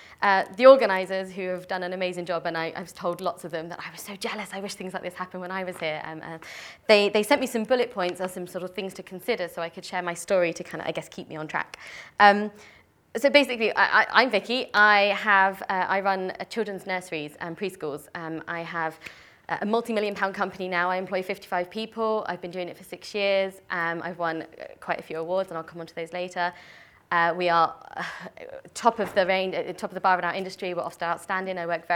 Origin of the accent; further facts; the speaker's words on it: Tooting, London, United Kingdom; I'm the oldest of eight children, and we grew up in Tooting originally, and we were very, very poor. We lived in a lovely council house, and I'm the only one of the eight of us who went to university